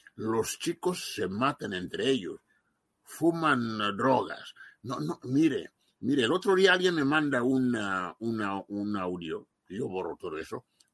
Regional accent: Equatorial Guinea; born there; nosotros decimos que somos guineanos porque nacimos ahí

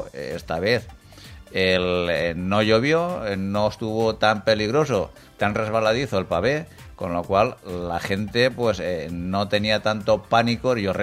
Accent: Spain; Soy español y tengo la máxima aspiración

